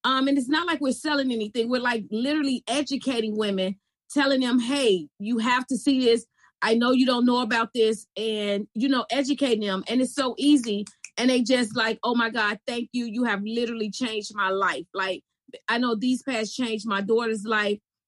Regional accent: Chicago, Illinois, United States; Yeah, I'm from Chicago.

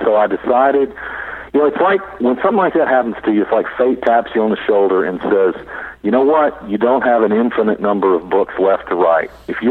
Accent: Natchez, Mississippi, United States; also born or lived in Germany; Lived there since I was 4 years old. Yeah, I was born in Germany when my dad was an Army doctor. But, yeah, I've lived in the South in Natchez all my life.

